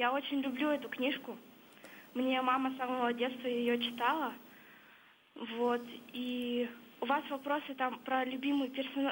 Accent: Yekaterinburg, Sverdlovsk Oblast, Russia; я из города Екатеринбурга.

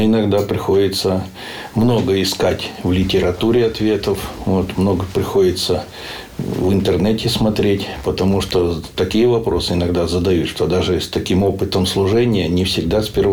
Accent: Donetsk Oblast, Ukraine; born there; Ну, скажем так, родился-то я в Донецкой области на Украине. Вот, но тогда она еще была вместе в Советском Союзе.

